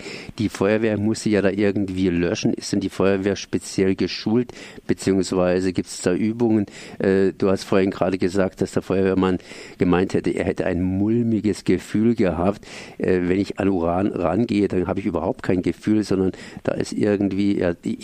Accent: Freiburg, Baden-Württemberg, Germany; Das will ich fast hier als Freiburger nicht Frankreich bezeichnen

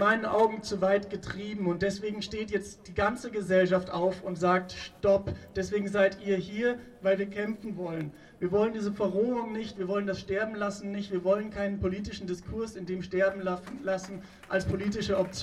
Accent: Bavaria, Germany; Ich komme aus Bayern.

